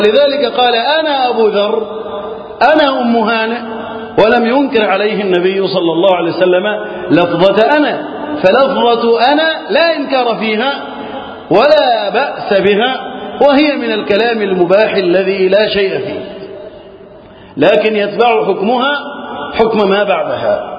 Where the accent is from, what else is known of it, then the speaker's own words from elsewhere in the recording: Egypt; اللهم احفظ بلدنا مصر وسائر بلاد المسلمين من الفتن.